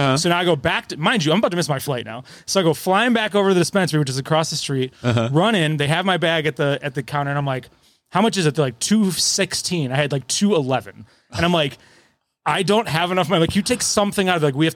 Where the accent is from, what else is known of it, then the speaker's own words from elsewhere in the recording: Cleveland, Ohio, United States; And I'm like, no, I'm from Cleveland.